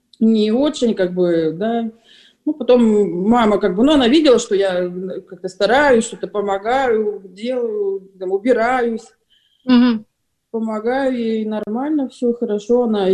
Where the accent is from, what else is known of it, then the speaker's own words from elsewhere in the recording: Kyiv, Ukraine; now in Saint Petersburg, Russia; мы жили в Киеве тогда, я в Киеве росла, и переехали в Санкт-Петербург